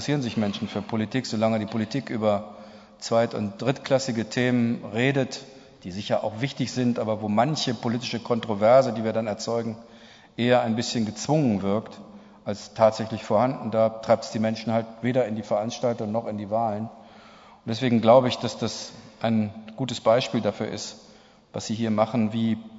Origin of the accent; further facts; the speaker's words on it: Recklinghausen, North Rhine-Westphalia, Germany; also born or lived in Oer-Erkenschwick; Immerhin habe ich wesentliche Schandtaten meiner Jugend in Recklinghausen und in Oer-Erkenschwick vollbracht. Von daher ist mir das nicht völlig fremd.